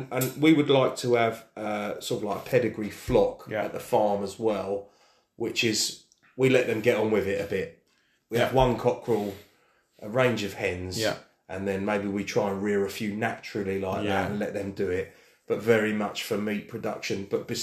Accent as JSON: {"language": "English", "region": "South East England", "country": "United Kingdom", "said": "we're both from Sussex"}